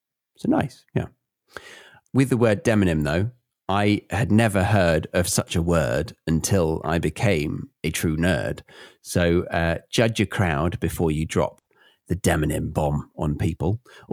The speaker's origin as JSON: {"language": "English", "country": "United Kingdom", "said": "Well, my generation has been taught to certainly never brag about being British."}